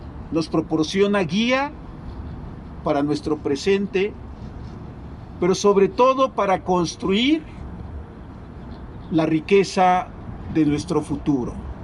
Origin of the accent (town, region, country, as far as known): Mexico